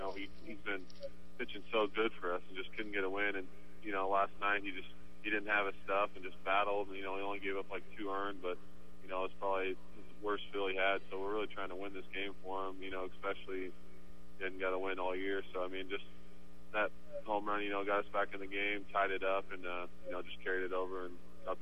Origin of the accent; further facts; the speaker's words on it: Bakersfield, California, United States; it's only a 2-hour drive from where I grew up in Bakersfield.